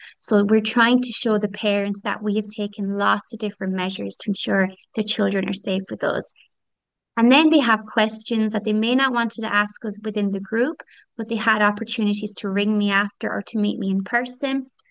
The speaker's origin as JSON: {"language": "English", "town": "Tuam", "region": "Connacht", "country": "Ireland", "said": "I'm from Tuam, which is a town just outside of Galway City"}